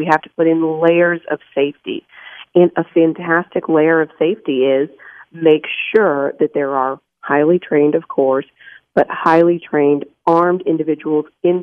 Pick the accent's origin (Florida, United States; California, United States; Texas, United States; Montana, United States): Texas, United States; My home state of Texas, we've got provisions for arming teachers